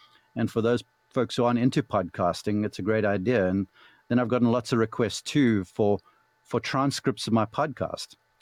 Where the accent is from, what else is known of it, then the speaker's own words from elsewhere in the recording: South Africa; as a young man growing up in South Africa, I learned the game by way of books.